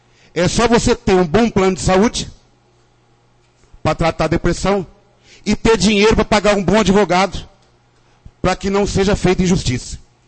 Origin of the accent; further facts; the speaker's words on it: Brazil; estamos aí na batalha e como um bom brasileiro não desiste nunca